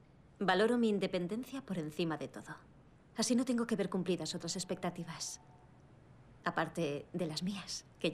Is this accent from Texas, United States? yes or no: no; Los Angeles, California, United States; born there; Nací aquí, en Los Ángeles.